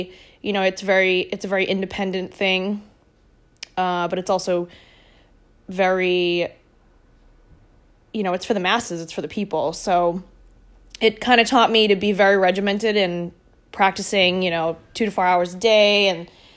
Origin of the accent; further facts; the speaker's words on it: Massachusetts, United States; So I am originally from the South Shore of Massachusetts.